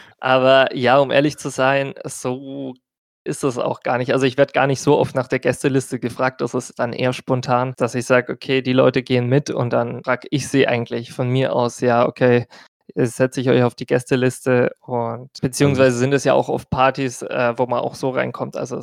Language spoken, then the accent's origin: German; Hallstadt, Bavaria, Germany; now in Nuremberg, Germany; Ich komme aus Hallstatt und mittlerweile studiere und wohne ich in Nürnberg, aber ich bin trotzdem noch fast jedes Wochenende daheim hier in Bamberg